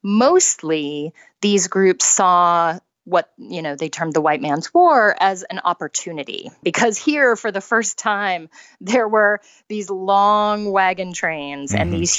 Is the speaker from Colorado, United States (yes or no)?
yes; Colorado, United States; And I was amazed because I grew up in Colorado.